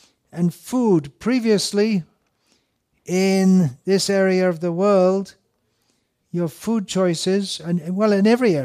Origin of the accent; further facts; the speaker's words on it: England, United Kingdom; when I was growing up in England, we hadn't even heard of olive oil.